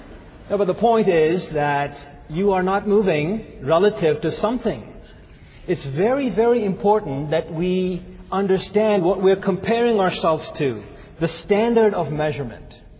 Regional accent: India; I come all the way from India, and there's not a single person here who's willing to comply.

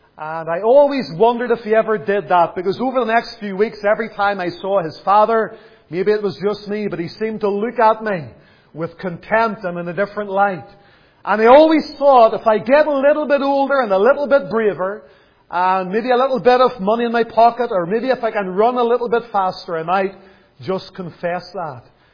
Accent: Lisburn, Northern Ireland, United Kingdom; I can remember growing up in Lisburn

